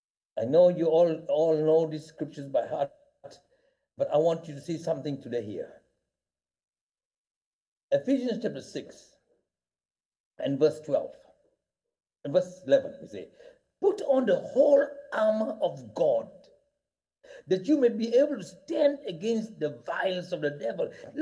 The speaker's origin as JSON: {"language": "English", "town": "Tanga", "region": "Tanga Region", "country": "Tanzania", "said": "wherever he was staying in where I come from Tanga"}